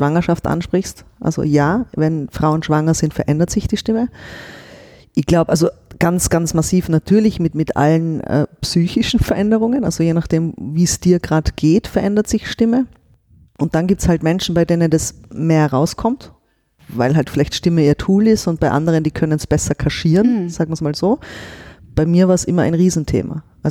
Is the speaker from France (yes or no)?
no; Westendorf, Tyrol, Austria; also born or lived in Innsbruck; Also meine Eltern haben vorher in Innsbruck gewohnt, aber ich war dann schon, ich war halt Baby noch und dann bin wirklich groß geworden dann in Westendorf. Das ist ein ganz kleines Dorf bei Kitzbühel.